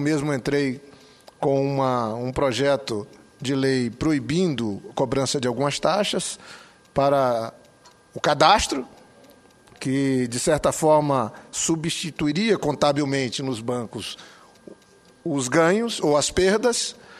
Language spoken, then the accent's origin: Portuguese; North Region, Brazil; Sou do Norte, estou falando do FNO, mas tem o FCO e tem o FNE.